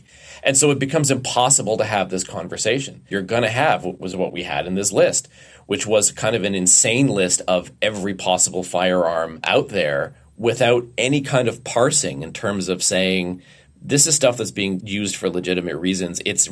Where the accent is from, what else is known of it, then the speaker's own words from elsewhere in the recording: Alberta, Canada; I was raised in Alberta. Western alienation is an actual thing.